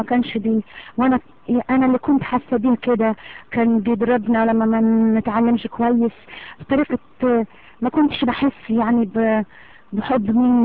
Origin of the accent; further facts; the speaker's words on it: Algiers, Algiers Province, Algeria; ولدت في الجزائر العاصمه، وكبرت وعشت هناك كتير، ومن عيله طبعا مسلمه.